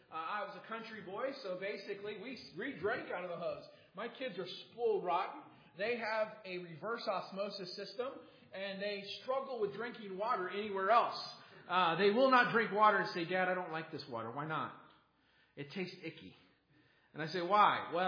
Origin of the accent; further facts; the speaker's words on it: Michigan, United States; I remember growing up in Michigan, and one of the things I loved about Michigan was its natural resources.